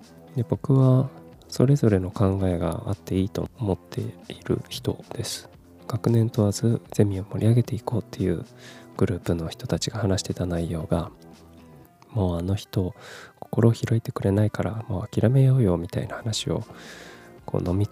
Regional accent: Kumamoto, Japan; moved away as an adult; also born or lived in Fukuoka / Tokyo; 18歳から福岡、30歳から東京で暮らし、退職を機に地元の熊本に帰ってきた36歳無職の僕が、

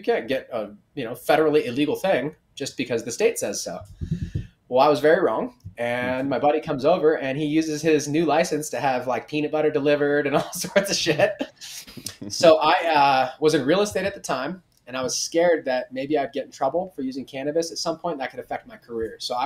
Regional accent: California, United States; now in Colorado, United States; I grew up in Southern California. I didn't know what brick was.

